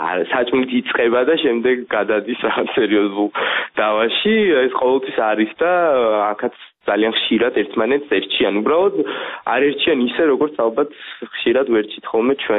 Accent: Kakheti, Georgia; მე წარმოშობით კახელი ვარ

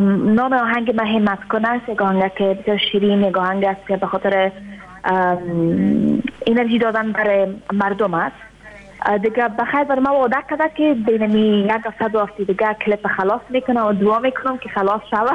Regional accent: Afghanistan; ما اگر چی دیر نشده از افغانستان آمدم، یک دسته ماه میشه

